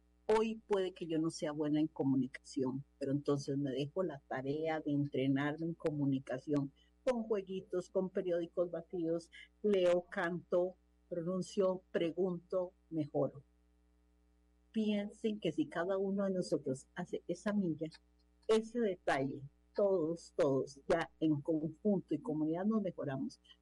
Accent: Costa Rica; lo mejor de mí como representante costarricense es esta R que nosotros pronunciamos.

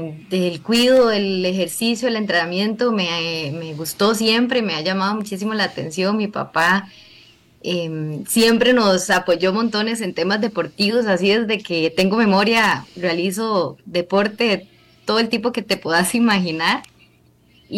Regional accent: Alajuela, Costa Rica; now in Tres Ríos, Costa Rica; Aquí nací, aquí crecí. Hace 9 años, 10 años aproximadamente, me fui a vivir a Tres Ríos, un cambio total y radical en temas de clima y demás, ¿verdad? Ya tengo 10 años de estar por esos lados

